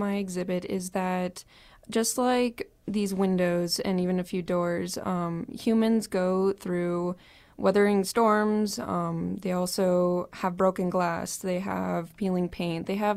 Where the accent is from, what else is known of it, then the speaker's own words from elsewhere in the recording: Norfolk, Nebraska, United States; also born or lived in Hastings; now in Spearfish, United States; I'm originally from Hastings, Nebraska, okay. But we moved when I was a kid to Norfolk, and that's where I've lived my whole life until moving to Spearfish.